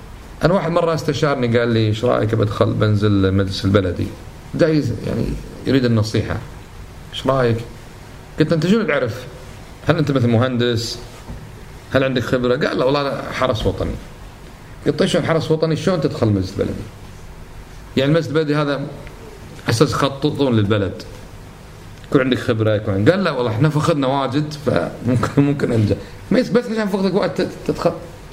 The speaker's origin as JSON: {"language": "Arabic", "country": "Kuwait", "said": "شيء اسمه تضبيط عندنا بالكويت"}